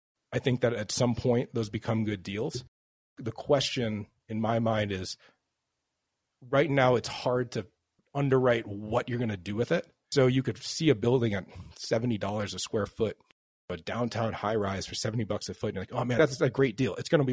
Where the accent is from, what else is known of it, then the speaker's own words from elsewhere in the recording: Chicago, Illinois, United States; I'm from Chicago.